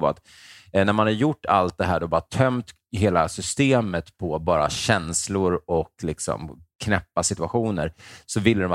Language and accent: Swedish; Stockholm, Stockholm County, Sweden; born there; Min morfar var ju från Hudiksvall då. Mamma är född i Hudiksvall, jag är född i Stockholm.